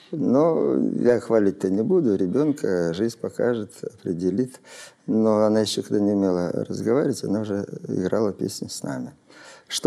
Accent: Altai Krai, Russia; born there; Я родился на Алтае. Мои предки с Воронежа. Это Хоперский округ. Дислоцировались, уехали в начале века. Папа 905 года, мама 910.

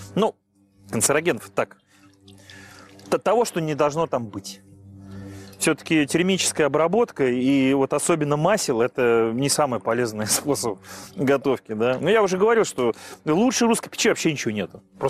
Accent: Russia; born there; Слава тебе, Господи, я родился в России, я русский, я православный.

